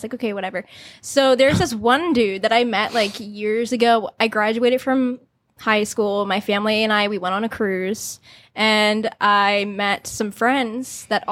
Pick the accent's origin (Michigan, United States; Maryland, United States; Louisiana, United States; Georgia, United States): Maryland, United States; So I said I was from Maryland.